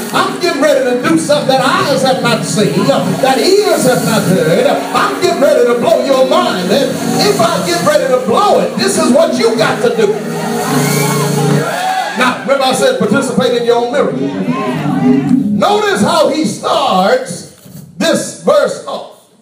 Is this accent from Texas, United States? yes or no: yes; Houston, Texas, United States; I'm from Fifth Ward.